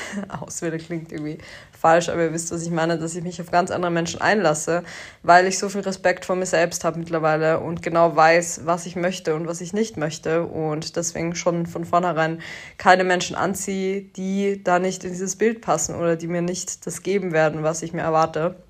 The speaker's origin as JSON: {"language": "German", "region": "Styria", "country": "Austria", "said": "Ich komme ja aus einem kleineren Ort in der Nähe von Graz, aber trotzdem ist Graz irgendwo meine Heimat"}